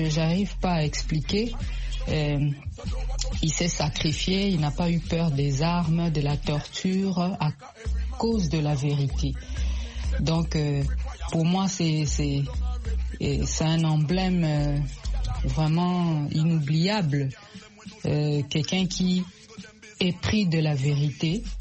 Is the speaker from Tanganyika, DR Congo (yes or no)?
no; Kinshasa, DR Congo; Et chez nous, à Kinshasa, ici, nous voyons l'insalubrité trop.